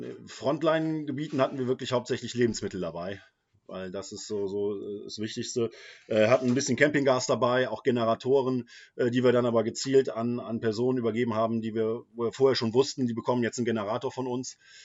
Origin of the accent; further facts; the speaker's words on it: Germany; weil ich natürlich als Deutscher da oben dann auch aufgefallen bin.